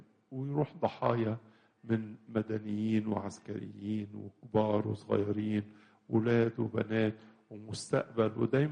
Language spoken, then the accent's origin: Arabic; Egypt; لنا كمصريين، إن على أرض بلادنا